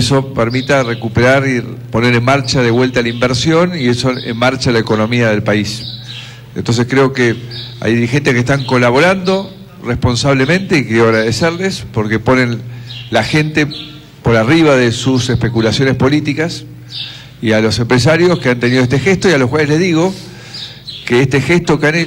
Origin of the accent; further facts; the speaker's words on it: Argentina; Hoy hemos avanzado como argentinos